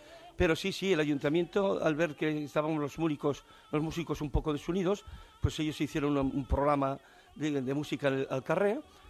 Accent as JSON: {"language": "Spanish", "town": "Madrid", "region": "Community of Madrid", "country": "Spain", "tie": "born or raised there", "also_born_or_lived": "Málaga", "said": "yo soy de Málaga, natural de Málaga. Uh-huh. Lo que pasa es que nací en Málaga. Uh-huh. Y prácticamente con un año, pues primero en Madrid, y luego pues ya estuve interno en un colegio. Uh-huh. En el norte."}